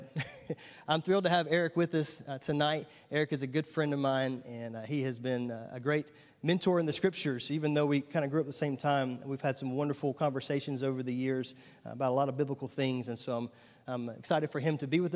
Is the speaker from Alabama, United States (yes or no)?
yes; Montgomery, Alabama, United States; also born or lived in Prattville, United States; So Eric and I grew up together in the Montgomery-Prattville area, and we're the same age